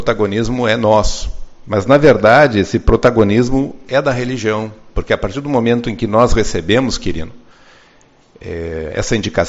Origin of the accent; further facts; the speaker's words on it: Caxias do Sul, Rio Grande do Sul, Brazil; Venho da Serra Gaúcha, Caxias do Sul